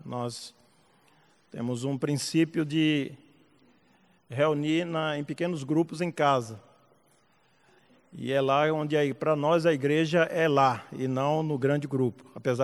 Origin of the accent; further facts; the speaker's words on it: Bahia, Brazil; nós viemos da Bahia em 9, mas aqui eu encontrei um outro baiano. Está ali de Salvador. Então somos 10 lá da Bahia.